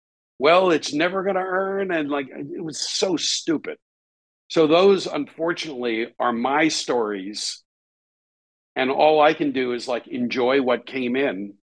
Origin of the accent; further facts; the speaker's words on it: New York City, New York, United States; I'm from New York City, and I don't know anything about the devil being anything other than a character.